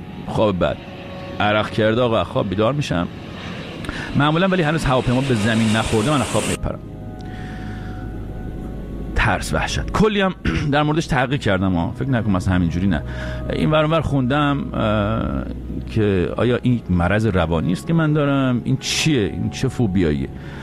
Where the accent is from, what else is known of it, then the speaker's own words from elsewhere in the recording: Iran; moved away; سالها پیش از ایران اومدم بیرون به قصد مهاجرت، به خارج.